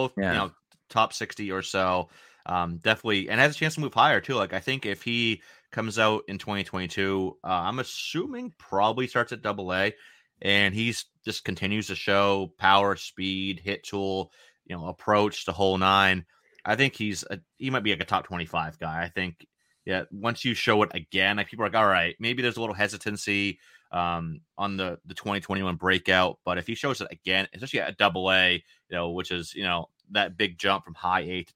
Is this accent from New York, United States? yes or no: no; Maine, United States; I'm from Maine. I'm from Maine, so yeah, I'm used to the cold weather.